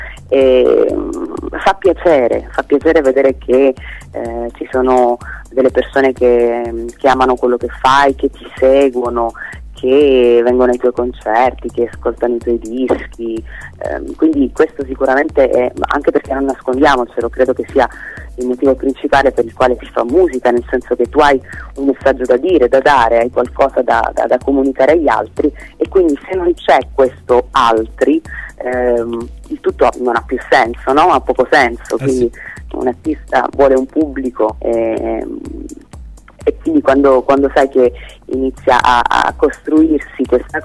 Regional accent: Calabria, Italy; io sono calabrese, quindi sono abituata ad un clima decisamente più caldo

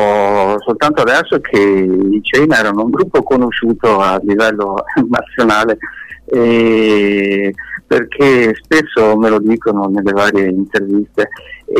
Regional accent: Bolzano, Trentino-Alto Adige, Italy; Ho solo qualche concerto qui nei miei paraggi, che io sono di Bolzano

